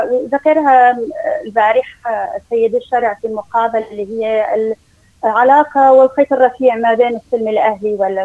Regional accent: Syria; كسوريين عاشوا الويلات، وخصوصا بالسنوات الأخيرة، سنوات 14 الأخيرة بعد انطلاق الثورة

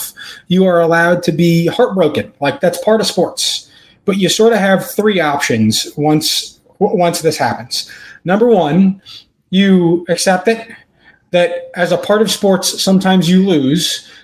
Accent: New Jersey, United States; I grew up in New Jersey. Near enough the Meadowlands, I'm a New York football Giants fan.

